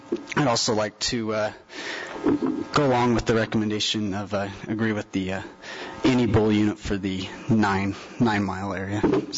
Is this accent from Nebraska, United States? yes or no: no; Sandy, Utah, United States; I'm from Sandy, Utah.